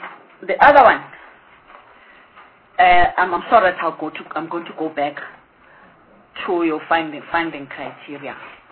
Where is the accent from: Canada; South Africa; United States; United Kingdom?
South Africa; Gauteng; But I'm from Gauteng.